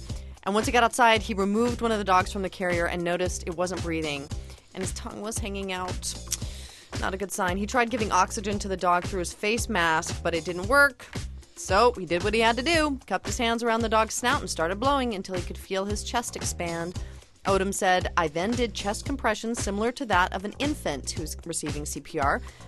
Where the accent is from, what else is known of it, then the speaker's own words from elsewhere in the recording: Idaho, United States; we're going to go to my home state. I'm not so proud of it right now. But Dateline Nampa, Idaho.